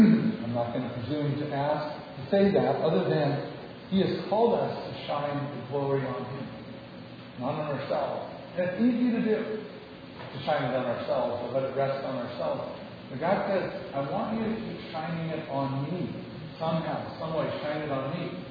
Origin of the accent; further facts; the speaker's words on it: Scotland, United Kingdom; And I'm Scottish, and so in my country, it's